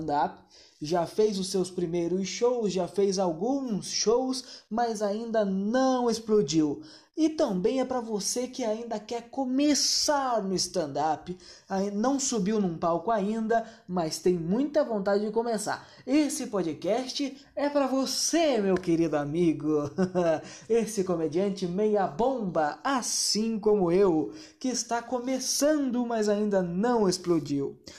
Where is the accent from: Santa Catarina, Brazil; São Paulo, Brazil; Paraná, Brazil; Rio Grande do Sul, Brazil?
Paraná, Brazil; Jaguariaíva; now in Ponta Grossa, Brazil; Faz alguns anos que eu moro aqui em Ponta Grossa. Mas eu não sou daqui, eu sou de Jaguariaíva, que é uma cidade muito mais do interior do que Ponta Grossa.